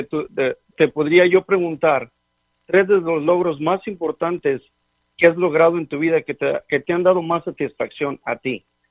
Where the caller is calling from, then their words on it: Texas, United States; de Texas.